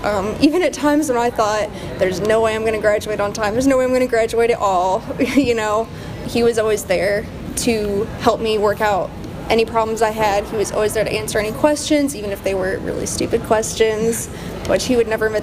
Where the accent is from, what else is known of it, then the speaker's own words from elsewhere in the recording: South Bend, Indiana, United States; I'm from South Bend, Indiana, and I'm a journalism telecommunications news major.